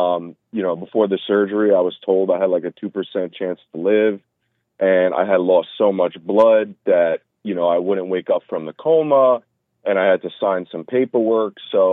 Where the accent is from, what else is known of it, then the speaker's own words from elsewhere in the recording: New York, United States; So I actually, you know, I'm 31. I grew up in New York.